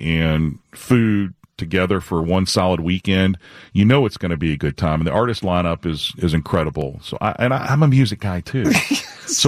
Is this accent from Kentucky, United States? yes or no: yes; Louisville, Kentucky, United States; it's very strange to say that growing up in Louisville, to see these types of events be in the city, because we didn't have those things.